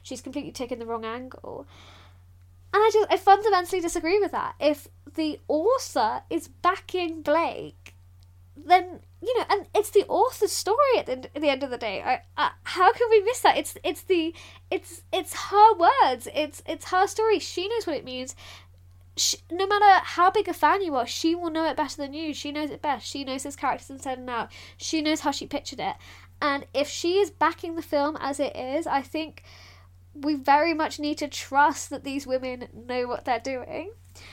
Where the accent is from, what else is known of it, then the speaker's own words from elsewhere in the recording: London, United Kingdom; I'm from London. I haven't yet been to America. I've certainly never been to Alabama.